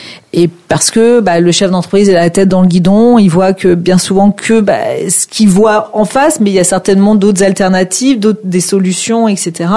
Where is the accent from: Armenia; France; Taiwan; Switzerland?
France; Nous sommes des Français, des Latins par définition, et on a besoin de ces rencontres physiques.